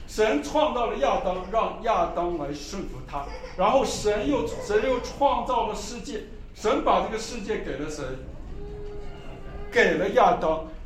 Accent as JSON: {"language": "Chinese", "country": "China", "said": "其实我们中国人很聪明了哈，那个中国文化里有一条叫三纲五常"}